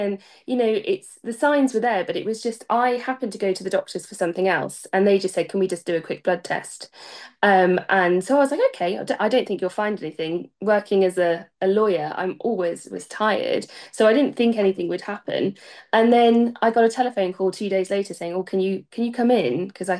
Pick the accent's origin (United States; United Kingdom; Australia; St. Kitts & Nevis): United Kingdom; Rutland, East Midlands; So I grew up in Rutland, so not too far from my current seat where I represent now.